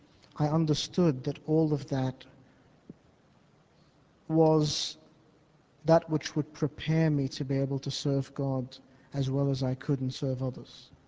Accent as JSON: {"language": "English", "town": "Sydney", "region": "New South Wales", "country": "Australia", "tie": "born or raised there", "said": "growing up in Sydney, I was relatively young"}